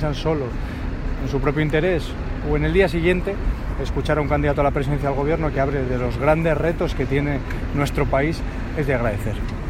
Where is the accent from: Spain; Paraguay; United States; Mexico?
Spain; Castile and León; Pero también, desde luego, como castellanos y leoneses, se agradece que piensen en los problemas que tiene nuestra tierra.